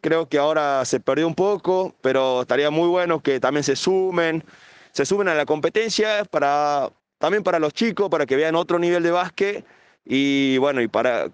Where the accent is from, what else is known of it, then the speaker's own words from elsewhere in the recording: Jujuy, Argentina; somos todos jugadores jujeños